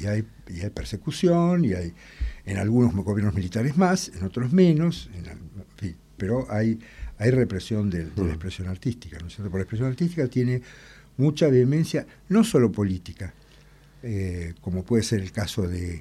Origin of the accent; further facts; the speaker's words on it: Argentina; Esto no es política, esto es quiénes somos los argentinos.